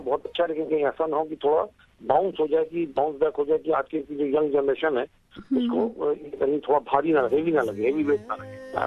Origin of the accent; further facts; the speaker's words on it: Uttar Pradesh, India; originally मैं एक बंगाली हूँ लेकिन उत्तर प्रदेश में पला बड़ा हूँ, तो इसलिए मेरी हिंदी जो है वो मेरी बोलचाल की भाषा बनी